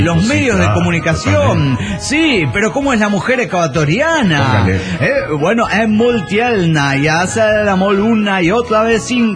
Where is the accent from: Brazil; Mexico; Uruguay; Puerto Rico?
Mexico; Toluca, State of Mexico; hola, ¿qué tal, amigo? … de Toluca.